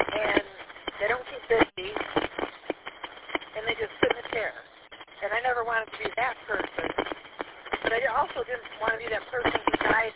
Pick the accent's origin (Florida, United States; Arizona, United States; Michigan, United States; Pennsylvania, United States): Michigan, United States; Columbiaville; and I grew up in the Columbiaville area, and went to school at Lakeville Schools in Otisville